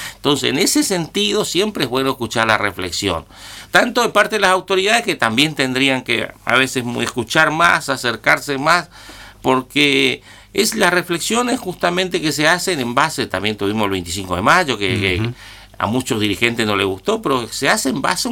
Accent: Argentina; tenemos que celebrar pues nuestra independencia, la que nos reconoce como nación, como República Argentina, que después se formó en el 1853, pero bueno, es recordar ese día tan tan importante para nuestra nacionalidad.

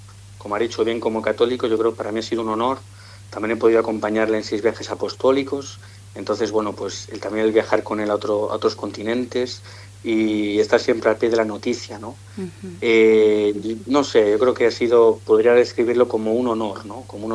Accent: Spain; now in Italy; yo, como habéis dicho, soy español, pero vivo en Italia

